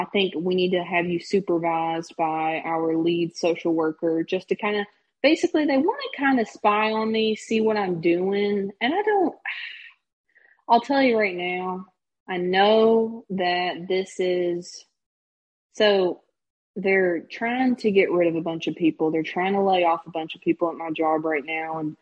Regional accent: Owensboro, Kentucky, United States; I have had resentment toward my hometown, Owensboro, Kentucky, because of reasons with Morgan's family

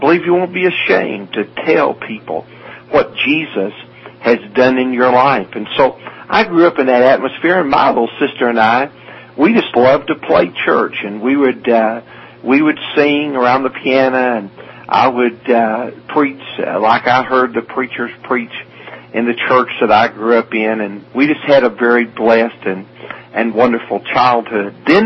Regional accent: Dallas, Texas, United States; born there; I was born on March the 1st, 1949, in Dallas, Texas

